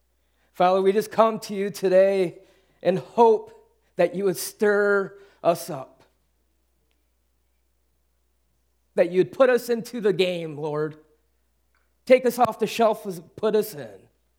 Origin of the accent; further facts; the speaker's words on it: Alpena, Michigan, United States; also born or lived in Sacramento; I was born in Sacramento. Mom and dad was in the Air Force. I have a sister. I played every sport. We moved from Sacramento to Alpena when I was around 9-10 years old.